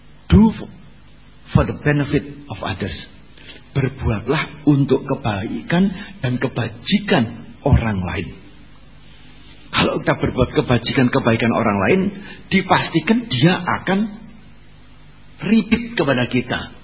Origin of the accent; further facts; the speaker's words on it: Singosari, East Java, Indonesia; dari daerah saya di Singosari, Malang.